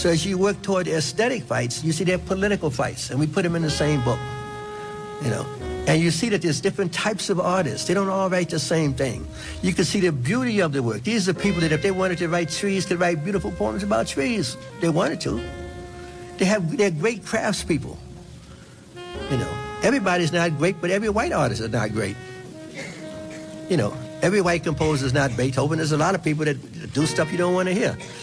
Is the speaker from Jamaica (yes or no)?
no; Chicago, Illinois, United States; Well, I'm from Chicago.